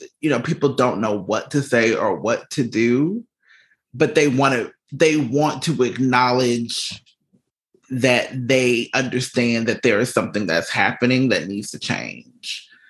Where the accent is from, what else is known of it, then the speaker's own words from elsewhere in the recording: Georgia, United States; my home state, Georgia, where I was born and raised